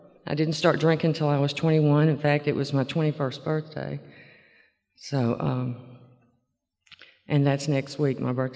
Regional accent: Memphis, Tennessee, United States; I was born in Memphis and raised there. I'm from a small family. I have one older brother.

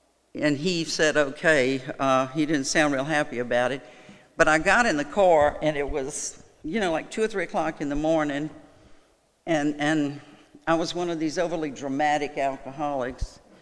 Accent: Baton Rouge, Louisiana, United States; I was raised in Baton Rouge, Louisiana. I was one of four girls. Raised Catholic, went to a Catholic school for 12 years.

